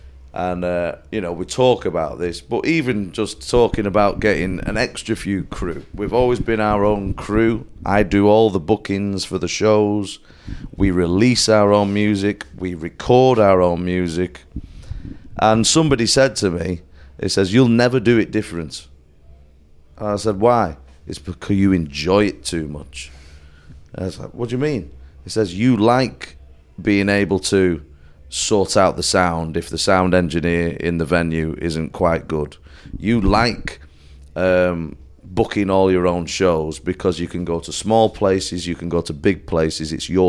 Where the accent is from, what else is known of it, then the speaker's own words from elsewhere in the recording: United Kingdom; we're British and we're very, very British. So we're early for everything.